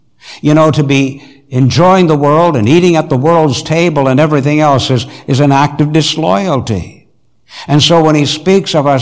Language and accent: English; Montreal, Quebec, Canada; I can remember that as a boy growing up in Montreal